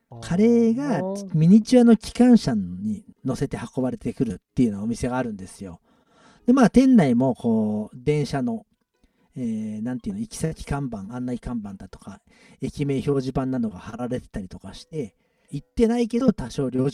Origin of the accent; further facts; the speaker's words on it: Mie, Japan; 僕はその三重県出身なので、